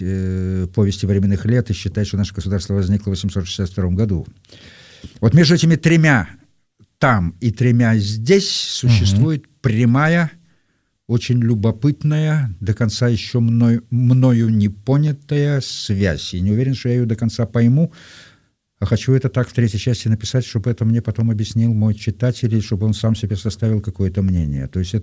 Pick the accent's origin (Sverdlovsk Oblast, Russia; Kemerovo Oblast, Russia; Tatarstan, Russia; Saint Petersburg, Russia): Saint Petersburg, Russia; born there; я родился в Ленинграде